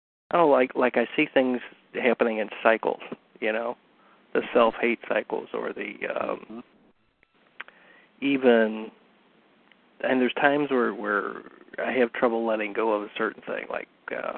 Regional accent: St. Louis, Missouri, United States; from St. Louis

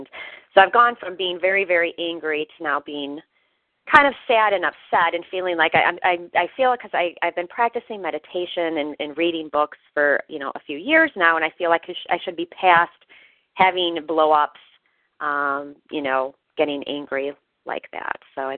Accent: Michigan, United States; I'm from Michigan.

